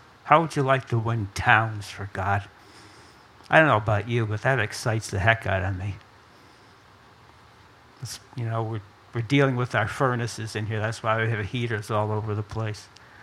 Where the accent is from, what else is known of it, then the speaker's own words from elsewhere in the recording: Niskayuna, New York, United States; But I'm from Niskayuna. I'm a little nobody from Nowheresville, New York.